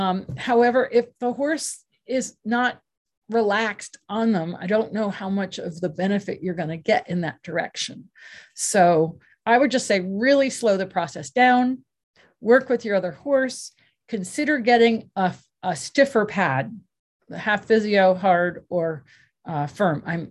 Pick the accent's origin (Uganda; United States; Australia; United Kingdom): United Kingdom; Scotland; I'm very Scottish and I push back.